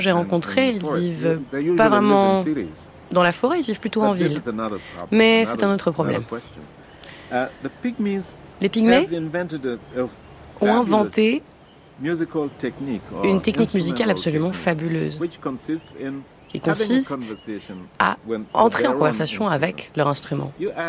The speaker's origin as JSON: {"language": "French", "country": "Cameroon", "tie": "born or raised there", "said": "quand j'étais petit, à l'école, au Cameroun"}